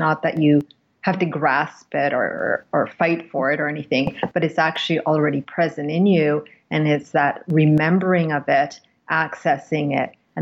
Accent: Canada; also born or lived in India; I was born in India, but I've grown up in Canada, so arrived here when I was quite young. And I've also lived and worked in Europe as an adult.

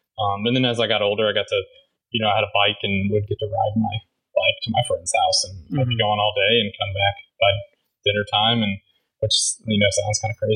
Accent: Indiana, United States; So I grew up in rural Indiana, in the middle of nowhere, kind of, but also close enough to the city, so just mm-hmm. outside of Indianapolis, but kind of on a country road.

